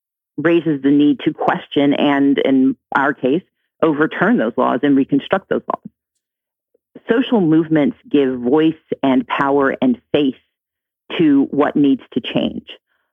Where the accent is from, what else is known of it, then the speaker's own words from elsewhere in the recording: Deep South, United States; I grew up in the Deep South.